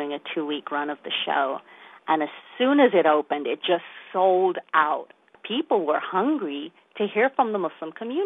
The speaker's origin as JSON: {"language": "English", "region": "London", "country": "United Kingdom", "tie": "born or raised there", "moved": "as an adult", "lives_now": "United States", "said": "racism is something that I have faced my whole life growing up in London, England."}